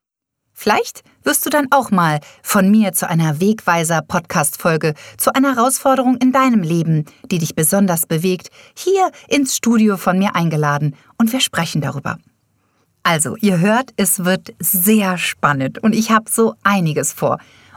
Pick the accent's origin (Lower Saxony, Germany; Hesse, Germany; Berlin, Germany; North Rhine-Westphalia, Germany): Lower Saxony, Germany; Delmenhorst; born there; Ich bin gebürtig eigentlich aus Delmenhorst bei Bremen, bin Mutter von zwei wunderbaren Töchtern